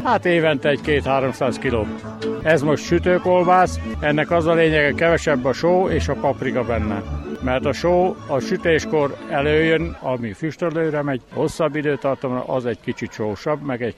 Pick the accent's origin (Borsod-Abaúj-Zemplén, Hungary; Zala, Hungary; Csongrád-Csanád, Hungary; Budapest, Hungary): Csongrád-Csanád, Hungary; Szeged; Szegedről jöttem